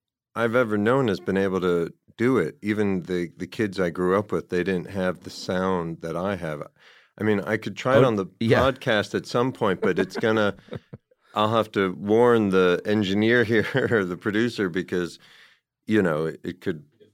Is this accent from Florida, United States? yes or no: no; New Jersey, United States; also born or lived in New York City; I'm 54. I was born in New York, and then grew up outside the city, about 30 minutes away in New Jersey.